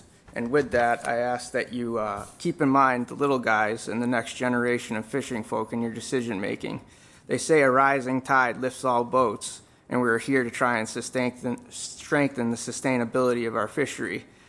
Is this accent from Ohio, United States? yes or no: no; Hampton, New Hampshire, United States; I grew up in Hampton, New Hampshire, around the area. I fish out of Hampton, and I got a little story for you today.